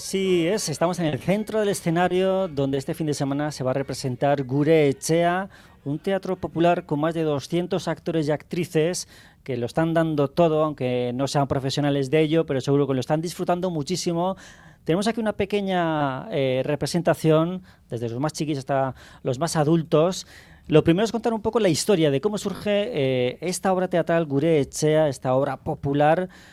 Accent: Basque Country, Spain; lo que somos los vascos y las vascas

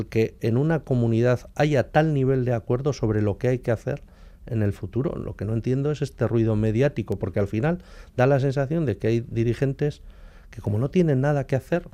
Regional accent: Abanto y Ciérvana, Basque Country, Spain; yo soy de la zona minera y en aquella época había un 57% de paro juvenil en mi pueblo, en Abanto y Ciervana, y un 36% de paro global

